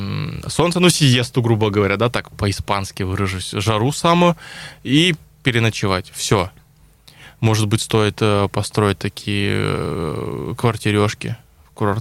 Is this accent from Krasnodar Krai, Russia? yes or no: yes; Anapa, Krasnodar Krai, Russia; Я как уроженец Анапы